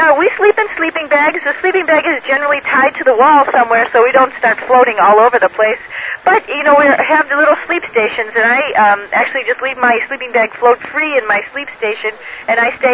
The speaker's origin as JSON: {"language": "English", "country": "United States", "said": "Specifically in my home country, the United States, there's fires in Georgia"}